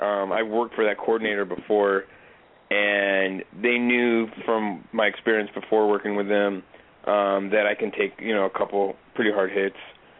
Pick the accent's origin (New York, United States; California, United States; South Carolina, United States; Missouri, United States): California, United States; Ontario; I grew up in Ontario, California.